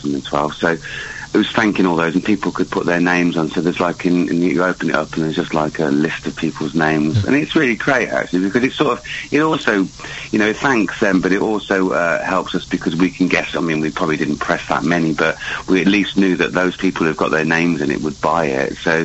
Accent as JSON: {"language": "English", "town": "Worcester", "region": "West Midlands", "country": "United Kingdom", "tie": "born or raised there", "said": "I think I've got a gig on the 28th in Worcester, my hometown."}